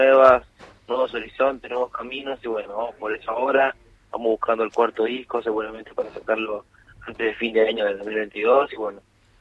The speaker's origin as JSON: {"language": "Spanish", "town": "Florencio Varela", "region": "Buenos Aires Province", "country": "Argentina", "said": "porque yo vivo en Florencio Varela, claro. Vivía ahí, soy de ahí de Varela"}